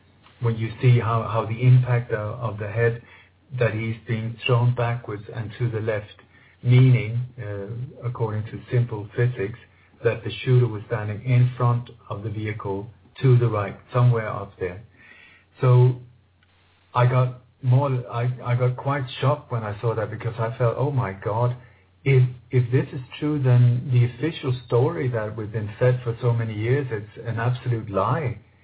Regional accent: Denmark; I was born in Denmark in the late 1950s, and I grew up in a family that was very active during the Second World War against the German occupation.

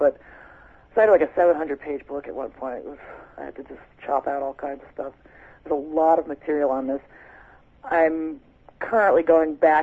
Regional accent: United States; I'm an American.

